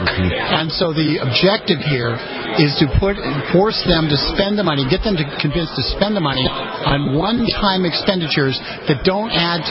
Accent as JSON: {"language": "English", "town": "Riverside", "region": "California", "country": "United States", "tie": "born or raised there", "also_born_or_lived": "Corona", "said": "I grew up in Riverside, California, and Riverside in Corona."}